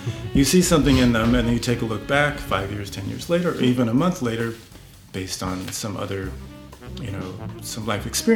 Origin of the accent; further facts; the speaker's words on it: West Coast, United States; For those of you that don't know, I'm from the West Coast.